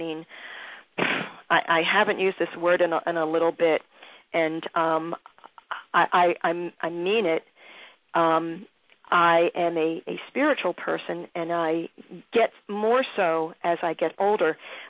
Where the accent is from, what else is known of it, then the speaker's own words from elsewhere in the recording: Philadelphia, Pennsylvania, United States; because when we were growing up in Philadelphia, we had a great AM radio station.